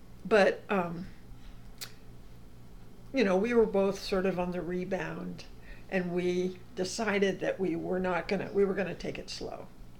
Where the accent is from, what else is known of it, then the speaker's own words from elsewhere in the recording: Princeton, New Jersey, United States; now in Alaska, United States; I grew up in Princeton, New Jersey, and my dad was associated with the university